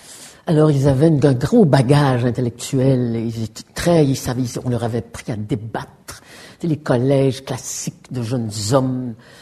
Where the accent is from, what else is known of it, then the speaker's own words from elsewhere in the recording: Ottawa, Ontario, Canada; born there; comme je suis née à Ottawa